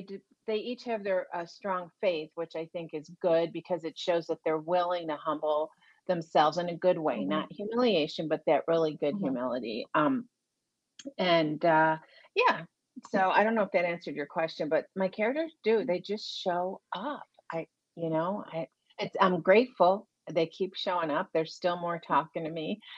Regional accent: Buffalo, New York, United States; I'm from Buffalo, mm-hmm. New York. I love winters. I love the cold. We didn't have polar bears in Buffalo, though, except at the zoo.

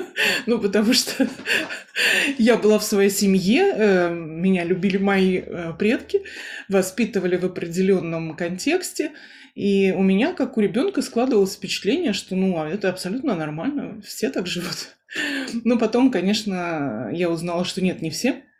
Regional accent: Moscow, Russia; born there; Я родилась в Москве, мои предки по линии отца со средней полосы

